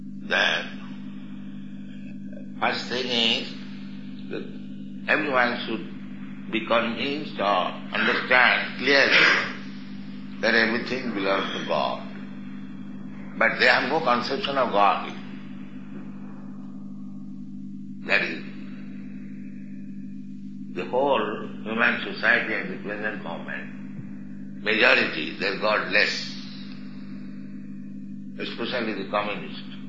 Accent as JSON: {"language": "English", "country": "India", "second_language": "English", "said": "I'm Indian."}